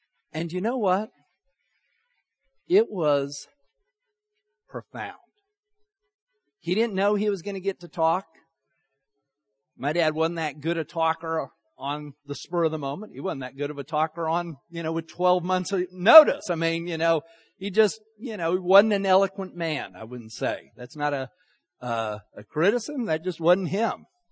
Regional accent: Utah, United States; also born or lived in Texas; You know, okay, we grew up in Utah. That's where my parents lived.

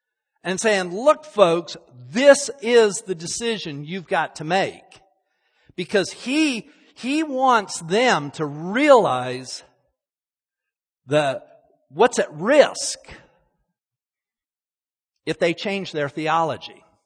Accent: Salt Lake City, Utah, United States; Most of you know I grew up in Salt Lake City, Utah, headquarters for the Church of Jesus Christ, Latter-day Saints, the Mormons.

